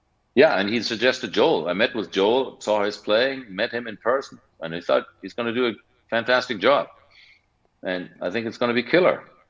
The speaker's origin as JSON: {"language": "English", "country": "Germany", "said": "we are from Germany, the band started there."}